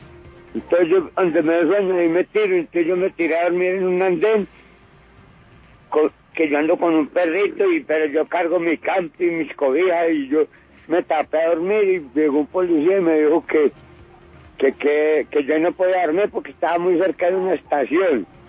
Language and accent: Spanish; Mistrató, Risaralda, Colombia; yo no vengo de allá de Mistrató Risaralda, yo soy de Mistrató Risaralda, nací y criado, las reglas de allá, todo de allá, toda la vida de allá